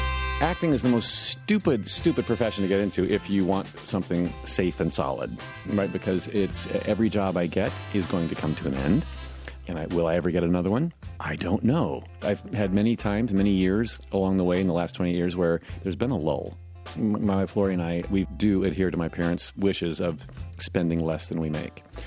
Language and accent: English; Indianapolis, Indiana, United States; I was born in 1960. I grew up in Indianapolis, Indiana. So I'm a good Midwestern boy.